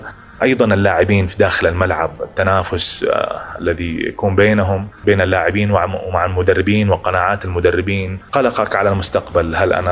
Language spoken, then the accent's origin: Arabic; Medina, Medina Province, Saudi Arabia; تجاه عائلتي وأهل مدينتي. أهل المدينة المنورة كانوا يعتبروني سفير لهم في هذا النادي وفي المنتخب السعودي.